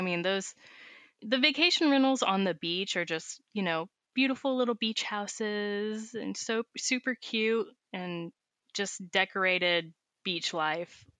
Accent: Bulverde, Texas, United States; I'm from the San Antonio area, a little small town right above that called Bulverde.

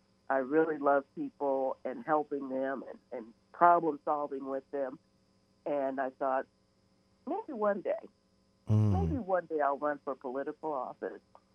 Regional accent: Nashville, Tennessee, United States; also born or lived in New Jersey; And then we moved back to my hometown in Nashville. And I went to White Creek High School in Nashville, and that's where I graduated.

